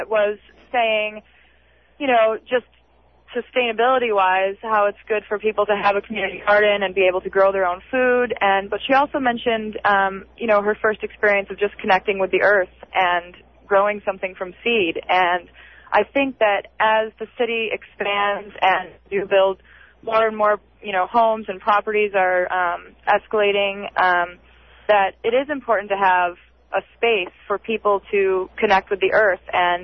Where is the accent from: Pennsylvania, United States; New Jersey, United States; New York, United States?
New York, United States; I'm from the East Coast, I'm from New York, and we definitely do not have any type of community gatherings like this in support of gardening areas or anything of the sort.